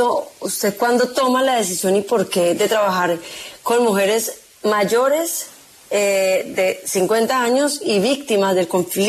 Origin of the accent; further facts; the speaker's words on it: Colombia; si por algo somos reconocidos los colombianos